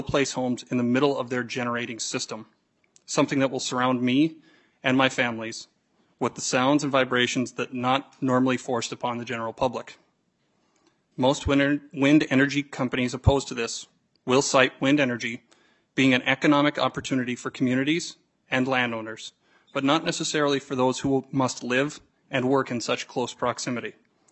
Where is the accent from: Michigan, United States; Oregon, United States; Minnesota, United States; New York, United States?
Minnesota, United States; Kennedy; also born or lived in Fargo; I am a farmer from Kennedy, Minnesota. After living in the small city of Fargo for nearly 10 years, I am now blessed with the ability to live and work in the quiet, peaceful farmland of the Red River Valley.